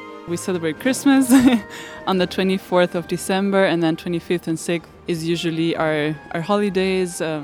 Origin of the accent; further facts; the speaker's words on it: Austria; I'm from Austria, from the middle of Austria.